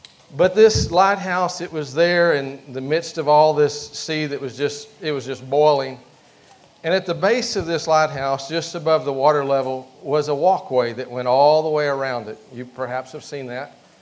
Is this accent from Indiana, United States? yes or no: no; Sapulpa, Oklahoma, United States; from Sepulpa.